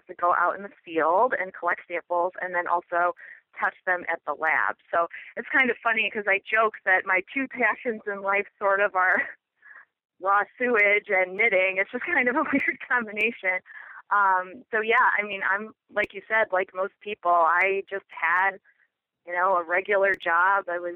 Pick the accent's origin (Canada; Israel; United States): United States; Illinois; I grew up in Illinois. I've lived here all my life.